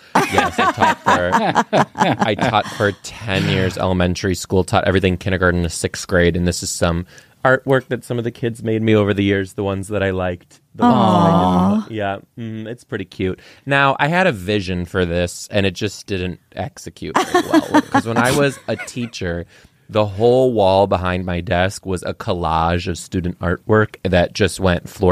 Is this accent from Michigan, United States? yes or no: yes; Michigan, United States; Yeah, he's from North Carolina. I'm from Michigan.